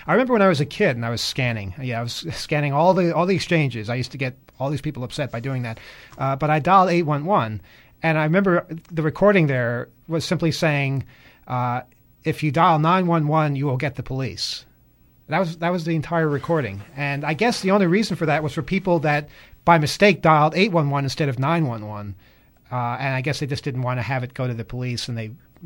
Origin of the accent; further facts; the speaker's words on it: British Columbia, Canada; I'm 16 from British Columbia, and we have a rating system that is close but not the same.